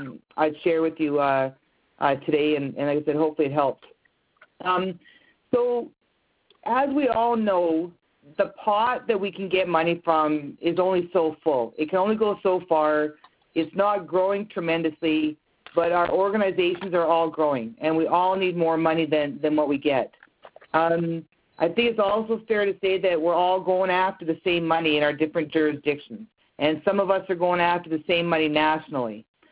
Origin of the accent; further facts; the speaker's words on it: Kingston, Ontario, Canada; also born or lived in Cambridge Bay, Canada / Baker Lake, Canada; in Kingston, Ontario. That said, I did live in Cambridge Bay, Nunavut, for 8 years. I lived in Baker Lake, Nunavut, for 2 years.